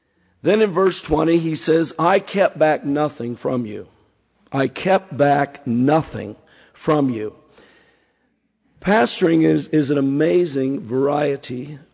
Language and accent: English; Iowa, United States; I grew up in Iowa, farm country, and our home church that I grew up in, Sunday night service began at 7:30.